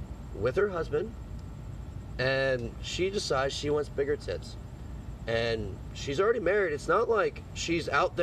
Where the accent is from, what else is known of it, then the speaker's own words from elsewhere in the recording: Georgia, United States; I grew up in Georgia.